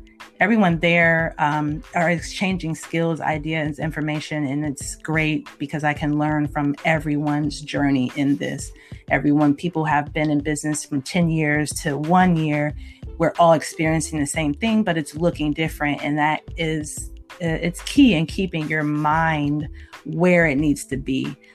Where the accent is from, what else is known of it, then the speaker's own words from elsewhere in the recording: California, United States; We are from California.